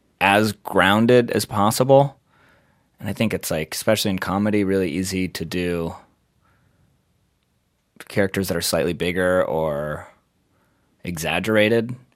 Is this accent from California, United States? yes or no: yes; San Diego, California, United States; I grew up in San Diego and like went up to the mountains for this like for like a week.